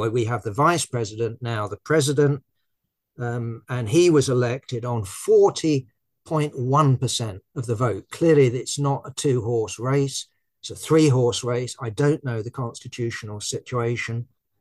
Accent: United Kingdom; I'm British

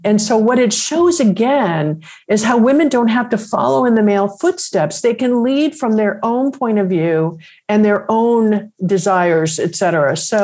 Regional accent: Detroit, Michigan, United States; And I grew up in Detroit and my dad was at Ford Motor Company

